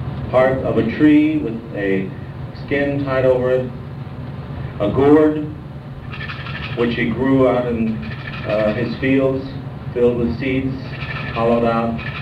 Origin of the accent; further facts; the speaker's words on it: Oklahoma, United States; I'm not Seneca. My tribe is Quapaw and Cherokee. I'm from Oklahoma.